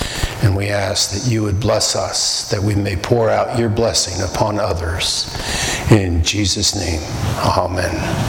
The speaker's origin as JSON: {"language": "English", "town": "Philadelphia", "region": "Pennsylvania", "country": "United States", "tie": "born or raised there", "lives_now": "Sumas, United States", "said": "I grew up in Philadelphia. Okay? Where am I now? Am I in Philadelphia?"}